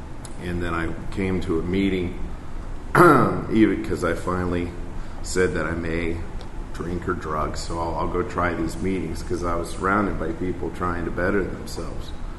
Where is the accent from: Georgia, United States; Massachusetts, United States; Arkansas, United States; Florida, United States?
Georgia, United States; I grew up in East Cobb, not too far from here.